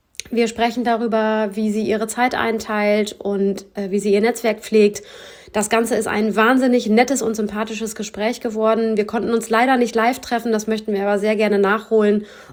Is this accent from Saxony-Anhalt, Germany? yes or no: no; Lower Saxony, Germany; Also wir, Maike und ich, sind ja beide eigentlich auch so noch nicht so richtig Nordlichter. Wir sind ja im Emsland groß geworden.